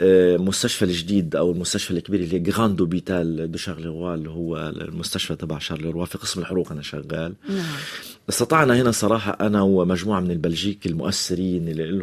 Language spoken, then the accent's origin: Arabic; Gaza, Gaza Strip, Palestine; بحكم إنه أنا من غزة وإلي أقارب في غزة وأصحابي في غزة وعلاقاتي داخل قطاع غزة